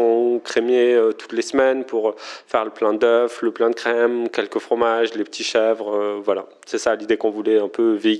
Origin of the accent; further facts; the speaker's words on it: Toulouse, Occitanie, France; now in Paris, France; À la base, je ne suis pas de Paris, je suis originaire de Toulouse, dans le sud de la France. C'est vraiment là que j'ai mes racines, mais depuis quelques années maintenant, je suis expatrié à Paris